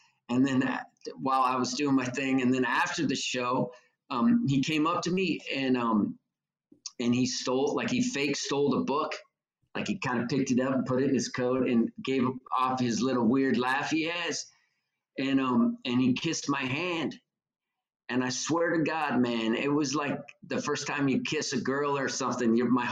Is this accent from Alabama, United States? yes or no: no; Reno, Nevada, United States; moved away as an adult; now in Oregon, United States; I lived pretty much till I was 26 in Reno.